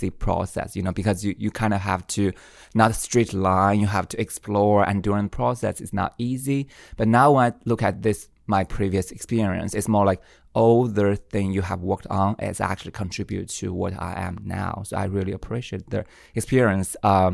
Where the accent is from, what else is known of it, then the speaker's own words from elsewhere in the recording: Lanzhou, Gansu, China; English is a second language; The northwest part of China. So there's a not very big town. It's called Lanzhou. It's a capital, state capital of Gansu province. It's in the north part